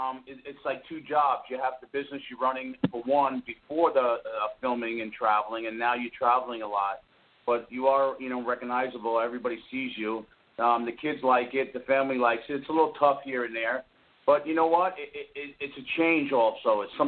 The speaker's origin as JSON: {"language": "English", "region": "New York", "country": "United States", "said": "we're two guys from New York that we work."}